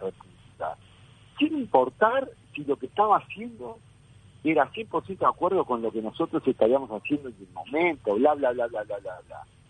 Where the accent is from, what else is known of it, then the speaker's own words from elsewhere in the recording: Uruguay; nosotros, como uruguayos